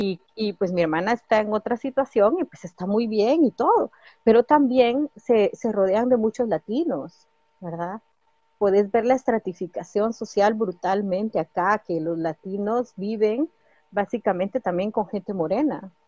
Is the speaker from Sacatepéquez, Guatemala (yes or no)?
yes; Ciudad Vieja, Sacatepéquez, Guatemala; also born or lived in Antigua Guatemala; Yo vengo de Ciudad Vieja y de Antiguo Guatemala, imagínate, donde las calles son un escenario.